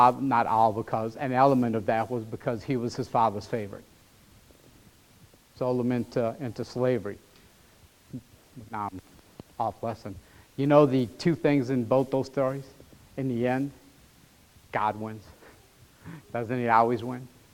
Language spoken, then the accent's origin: English; Louisiana, United States; I'm from Louisiana.